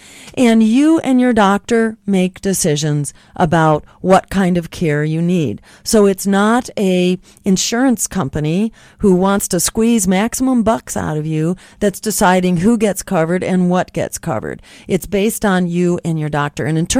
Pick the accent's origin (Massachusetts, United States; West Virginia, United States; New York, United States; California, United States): Massachusetts, United States; In my home state in Massachusetts, many of the social movements got together.